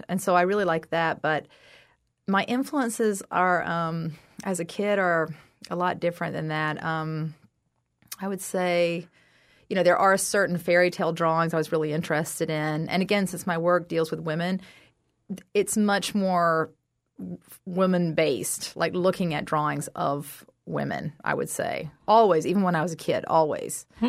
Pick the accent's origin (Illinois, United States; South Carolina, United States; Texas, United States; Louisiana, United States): South Carolina, United States; I'm from South Carolina. They don't have any art classes.